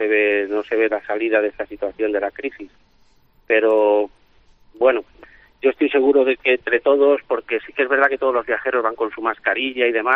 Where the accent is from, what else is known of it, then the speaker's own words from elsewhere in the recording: Guadarrama, Community of Madrid, Spain; el patrón de metro de San Miguel, igual que el de mi pueblo, Guadarrama